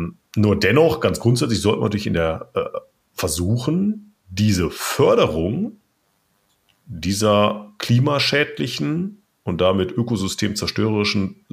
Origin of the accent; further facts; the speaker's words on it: North Rhine-Westphalia, Germany; Ich komme aus dem Ruhrgebiet mit der Steinkohleindustrie in Deutschland